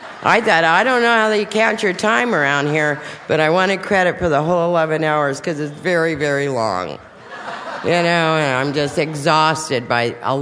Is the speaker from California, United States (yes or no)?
yes; La Mesa, California, United States; I'm from La Mesa, you know